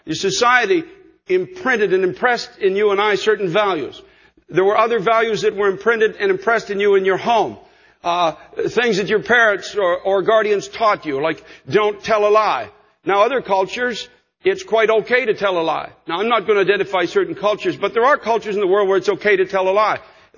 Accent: Canada; accent: Canadian; I have certain things in the way that I speak that identify me as Canadian.

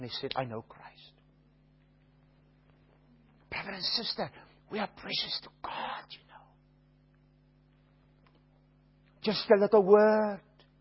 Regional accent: Australia; being an Australian, I will never see him next time he's out there

